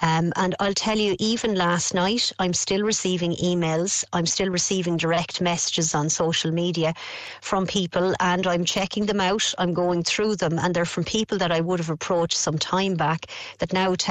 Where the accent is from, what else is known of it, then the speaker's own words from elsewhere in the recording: Carlow, County Carlow, Ireland; I'm from Carlow. I worked in Kilkenny for years in the local radio